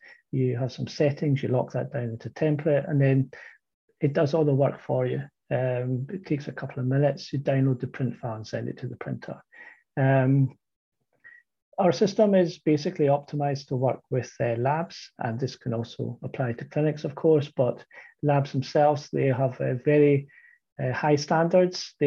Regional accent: Scotland, United Kingdom; now in Denmark; I'm originally from Scotland. I live in Denmark.

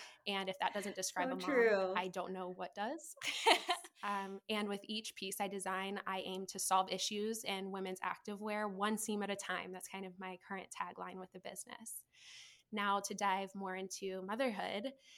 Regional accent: Virginia Beach, Virginia, United States; moved away as an adult; now in Minnesota, United States; I'm originally from Virginia Beach on the East Coast, and I've been in Minnesota for about 4.5 years now.

